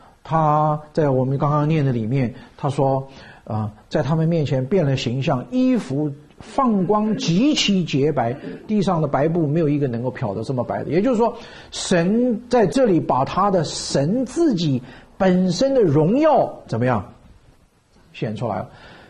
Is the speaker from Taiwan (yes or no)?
no; China; 因为他长得用我们中国话的土话来讲